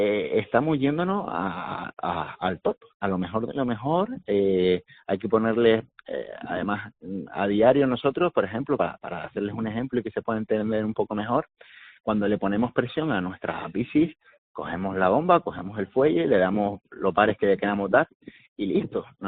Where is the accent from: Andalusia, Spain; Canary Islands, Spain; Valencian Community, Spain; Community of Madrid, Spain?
Canary Islands, Spain; como ciclista canario que he estado muchos años montando en bici